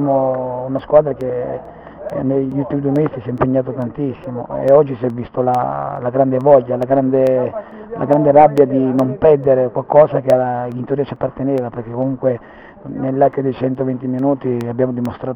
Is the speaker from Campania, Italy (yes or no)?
yes; Naples, Campania, Italy; now in Milan, Italy; ma io vivo a Milano, sono un milanese adottato, un napoletano tipico.